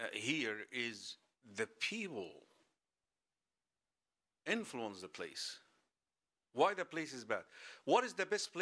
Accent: Egypt; I come from Egypt. I just flown from Egypt.

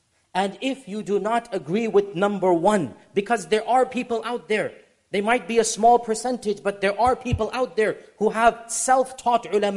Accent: United States; I am an American and I criticize my own country.

